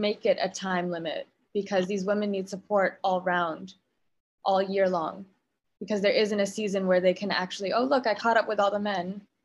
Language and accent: English; Cambodia; But you know, I grew up in Cambodia